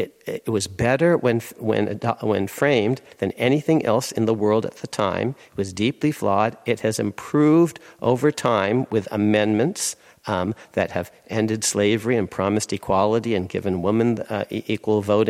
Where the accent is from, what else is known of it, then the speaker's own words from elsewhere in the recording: California, United States; my parents, I grew up in California, took me first to Philadelphia when I was in fifth grade